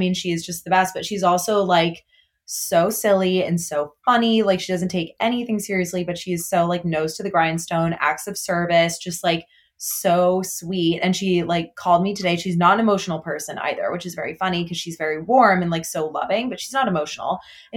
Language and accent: English; Illinois, United States; My parents moved back to Alabama when I was a freshman in college. I grew up like outside of Chicago.